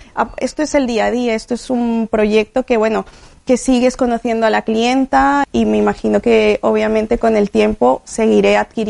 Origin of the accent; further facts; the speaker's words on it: Madrid, Community of Madrid, Spain; born there; Yo soy española, nací aquí en Madrid, pero mi familia es de Colombia, entonces lo latino lo llevo en la sangre.